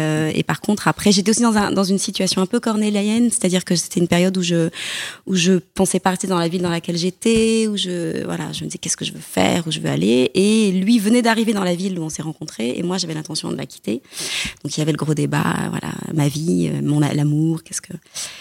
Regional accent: Paris, Île-de-France, France; Et je suis parisienne et j'ai 41 ans

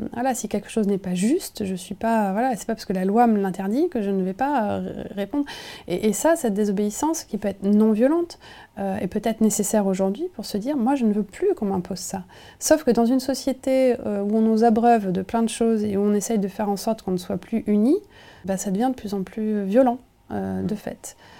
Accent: Nevers, Bourgogne-Franche-Comté, France; J'ai grandi en Bourgogne, à Nevers, un endroit où il y avait pas trop de maisons. Ça s'est construit. J'ai vu l'urbanisation.

